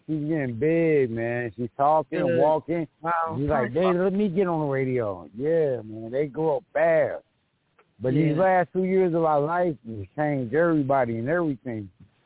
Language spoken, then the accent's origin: English; St. Louis, Missouri, United States; now in Phoenix, United States; I'm in Phoenix, Arizona right now. I'm from originally from St. Louis, but I'm in Arizona now, so.